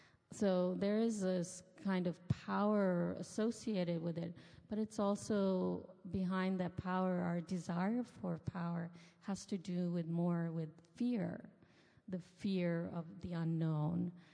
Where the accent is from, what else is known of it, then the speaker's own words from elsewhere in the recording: Queens, New York, United States; Growing up in New York, I grew up in Queens, and in Queens I was exposed to Jamaicans, Koreans, South Asians, the Irish, the Italians, and all these neighborhoods.